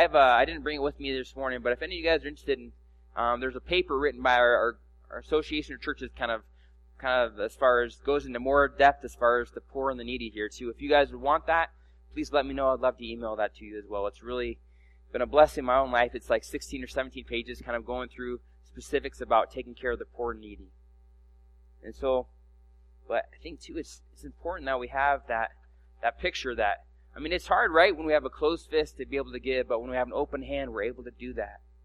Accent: Oregon, United States; I grew up in Oregon. My family had stable jobs, and I never was in want, ever.

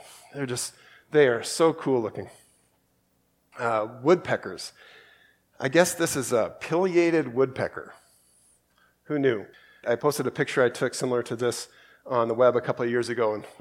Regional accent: Council Bluffs, Iowa, United States; We had a lot of those growing up. I grew up in Council Bluffs, Iowa, and they seemed like they were all over the place.

